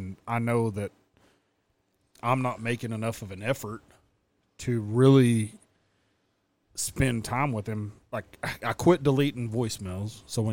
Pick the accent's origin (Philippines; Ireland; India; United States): Philippines; Yeah, I'm a Filipino redneck, so go figure.